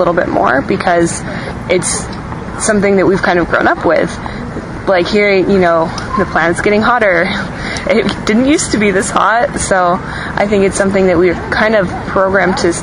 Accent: California, United States; I grew up in the Bay Area, near San Francisco.

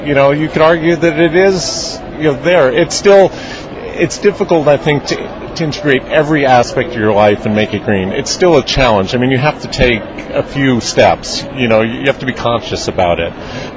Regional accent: New York, United States; I'm from New York.

